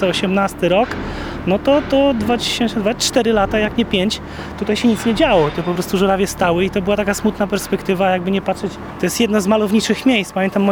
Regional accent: Gdańsk, Pomeranian Voivodeship, Poland; no ja jako gdańszczanin to też chciałem pokazać trochę tego miasta moim znajomym nowo poznanym.

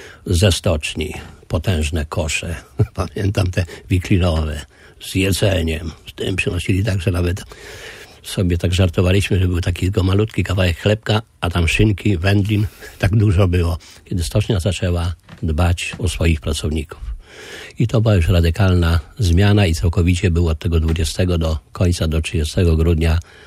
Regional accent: Kuyavian-Pomeranian Voivodeship, Poland; born there; a ja jestem z urodzenia Kujawiakiem.

